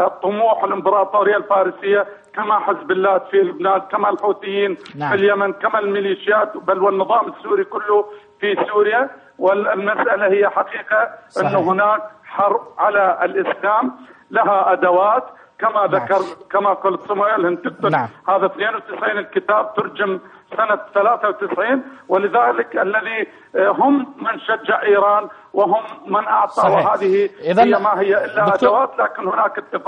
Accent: Iraq; ونحن كعراقيين

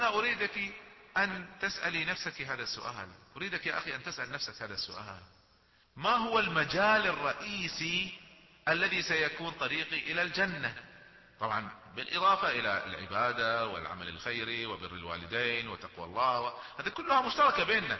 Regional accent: Kuwait; أذكر مرة في واحد من الشباب دخل عندنا في الكويت إلى واحد من التجار الكبار

